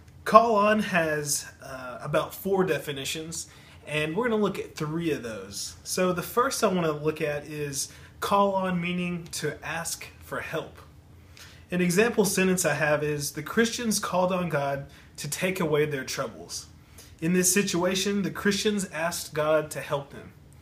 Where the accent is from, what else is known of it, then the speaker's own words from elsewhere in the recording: Louisiana, United States; I'm from Louisiana, which is in the southern part of the United States.